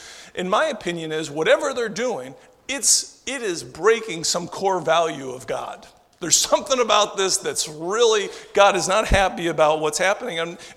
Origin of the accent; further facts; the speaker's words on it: Pennsylvania, United States; Now, I'm from Pennsylvania, and of course it's fishing, similar to fishing around here.